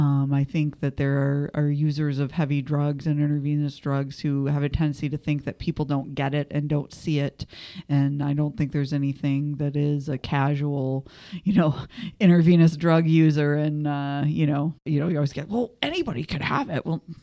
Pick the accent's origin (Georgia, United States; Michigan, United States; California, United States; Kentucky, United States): Michigan, United States; Well, the follow-up, I grew up in Michigan.